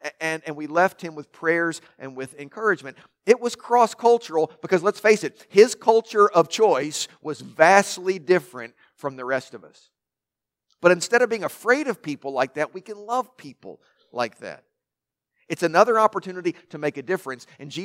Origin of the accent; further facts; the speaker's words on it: Kentucky, United States; We're from Kentucky. English is a second language for a lot of us, right?